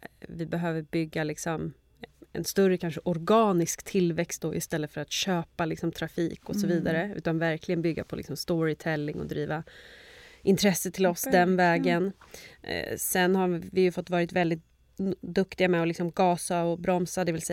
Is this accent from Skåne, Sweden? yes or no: no; Köping, Västmanland County, Sweden; vägg i vägg med vårt lager i Köping där jag kommer ifrån